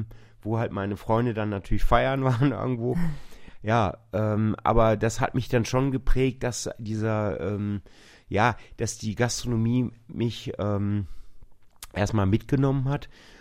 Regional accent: North Rhine-Westphalia, Germany; Weil ich komme ja aus dem Ruhrgebiet, also es gab es früher kaum frische Kräuter.

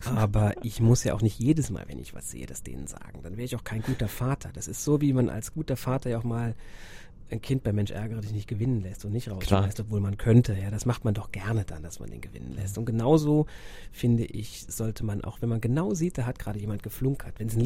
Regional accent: Germany; Dann kann ich als Deutscher nach Portugal fliegen

